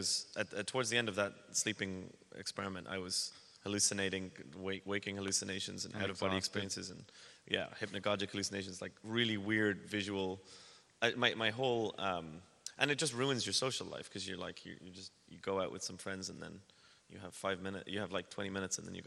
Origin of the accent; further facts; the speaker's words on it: Ireland; Ireland's very small, and I had an opportunity to, you know, I had a great time working with my friends in my hometown.